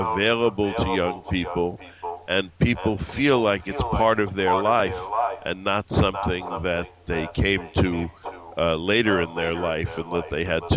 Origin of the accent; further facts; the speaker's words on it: New York City, New York, United States; I grew up in New York City, so a lot of my education came from going to museums during school hours.